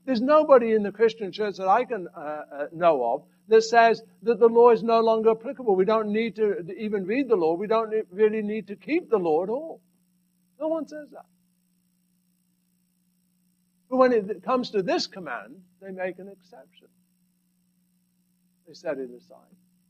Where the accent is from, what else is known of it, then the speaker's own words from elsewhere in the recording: England, United Kingdom; When I was growing up in England, the shops were closed.